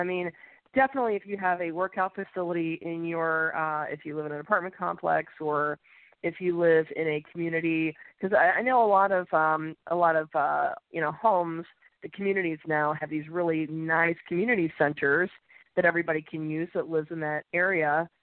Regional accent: New York, United States; now in Austin, United States; I am originally from New York. For those of you that have followed me for some time, you know this. And I didn't actually have allergy issues until I moved down to Texas.

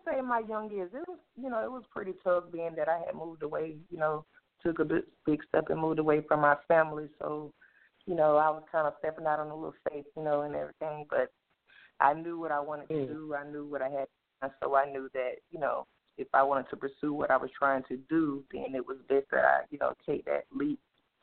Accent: Valdosta, Georgia, United States; also born or lived in Atlanta, Georgia; I'm from a little town by the name of Valdosta, Georgia. It's right before you get to the Florida line. So, yeah. But I grew up partly in Valdosta, and I moved up here to Atlanta and graduated from high school.

